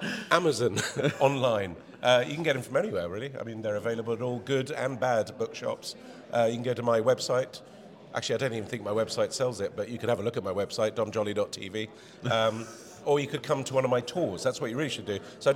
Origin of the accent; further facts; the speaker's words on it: Cheltenham, South West England, United Kingdom; I haven't been savagely beaten yet, because I'm from Cheltenham. So really, I shouldn't be allowed in Gloucester.